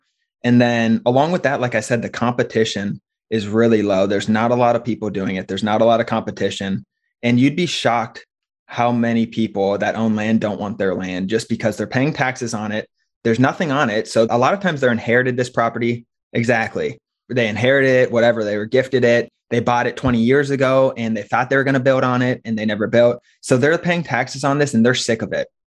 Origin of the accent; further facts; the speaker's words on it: Cincinnati, Ohio, United States; now in Tampa, United States; I'm from Cincinnati, Ohio, but last year I moved down to Tampa, Florida. And I'm in the Tampa area now.